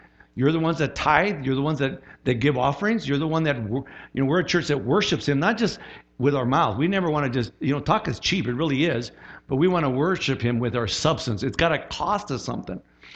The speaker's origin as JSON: {"language": "English", "region": "Midwest", "country": "United States", "tie": "born or raised there", "said": "I was raised conservative, you know. I was raised in the Midwest, so I'm just going to stick my toe."}